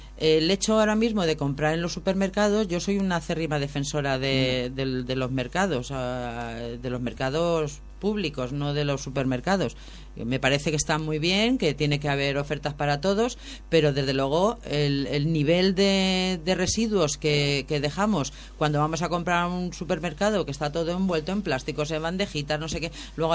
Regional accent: Community of Madrid, Spain; las que éramos de, pues más o menos de lo que es de Bellas Vistas, y encima somos de Cuatro Caminos, mucho cuidado, que Tetuán queda un poco más arriba

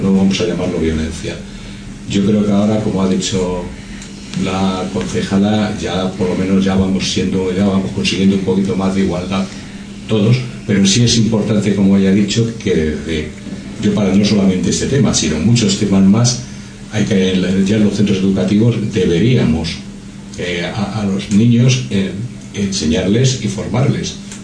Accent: Madrid, Community of Madrid, Spain; por lo menos los que somos de aquí de Madrid, sí deberíamos conocerlo

